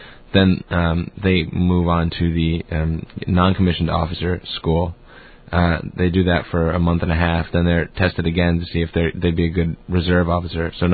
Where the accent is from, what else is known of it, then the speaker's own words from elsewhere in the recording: United States; now in Finland; I mean, they know I'm American, right? My Finnish isn't that good, but.